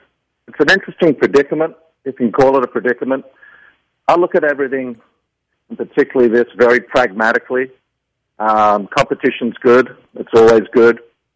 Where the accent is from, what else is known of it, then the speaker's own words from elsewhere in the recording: Australia; moved away as an adult; now in United States; as a kid growing up in Australia